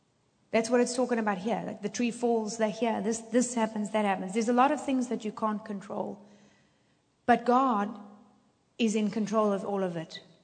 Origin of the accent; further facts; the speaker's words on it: South Africa; also born or lived in Zimbabwe; I'm an African. I was born in Zimbabwe. I was raised in South Africa.